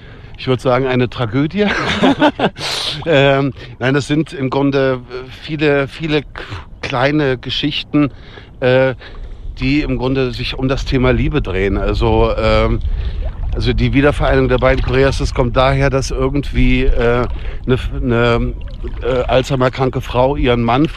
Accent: Langenfeld, North Rhine-Westphalia, Germany; also born or lived in Solingen; Aber das ist Langenfeld, Rheinland, das ist genau zwischen Köln und Düsseldorf.

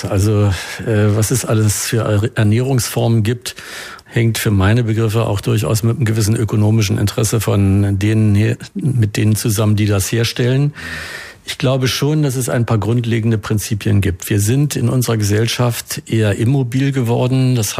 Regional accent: Berlin, Germany; Und als Berliner war man auch in Potsdam.

